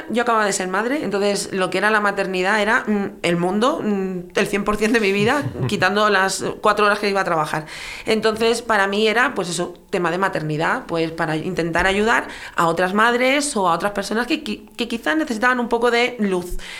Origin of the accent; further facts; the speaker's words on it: Catalonia, Spain; now in Tres Cantos, Spain; yo, aunque soy tricantina de adopción y de corazón, soy catalana, entonces yo me vine aquí